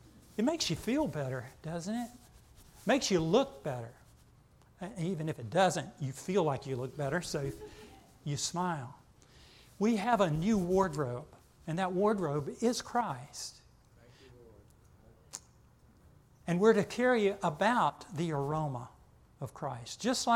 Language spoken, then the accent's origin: English; North Carolina, United States; I know, I'm prejudiced, I'm from Carolina.